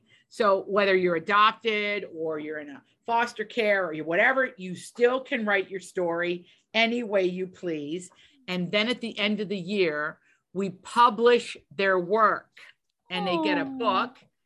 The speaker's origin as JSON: {"language": "English", "region": "Virginia", "country": "United States", "tie": "born or raised there", "said": "I grew up in Appalachia, which is the corner of Virginia called Southwest Virginia."}